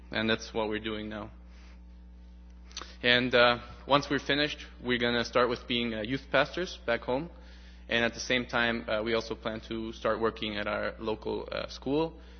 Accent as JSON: {"language": "English", "country": "Mexico", "said": "We come from Mexico. We've been here a little bit over a year and 2 months."}